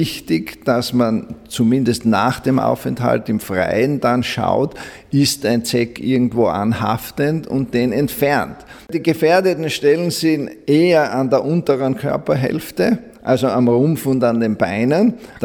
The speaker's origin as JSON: {"language": "German", "region": "Styria", "country": "Austria", "said": "Und mir tut es als Steirer besonders leid"}